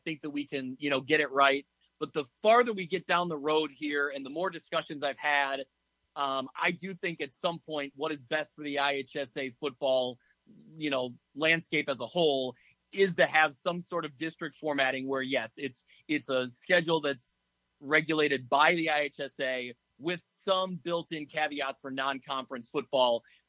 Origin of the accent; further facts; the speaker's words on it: Ottawa, Illinois, United States; I grew up in Ottawa, Illinois, and Marquette High School, I think, would benefit greatly from district football.